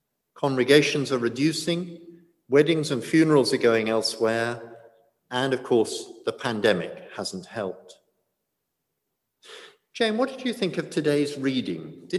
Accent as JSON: {"language": "English", "region": "London", "country": "United Kingdom", "tie": "born or raised there", "said": "Well, I grew up in London. My father was a successful city businessman."}